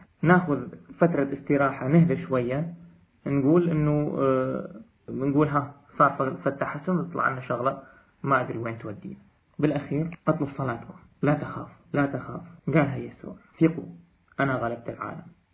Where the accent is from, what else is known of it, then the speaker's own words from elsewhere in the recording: Karamles, Nineveh, Iraq; now in Baghdad, Iraq; اللي هو ابن قريتي